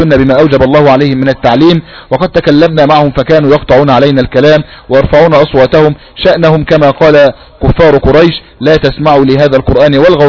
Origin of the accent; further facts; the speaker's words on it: Yemen; يوجدون في الزياكي عندنا في اليمن